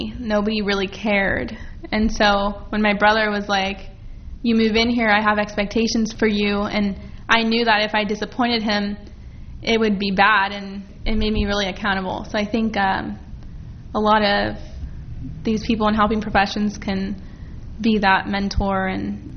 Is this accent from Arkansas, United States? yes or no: no; San Bernardino, California, United States; now in San Diego, United States; I am originally from San Bernardino, so I moved here with my older brother and his wife and kids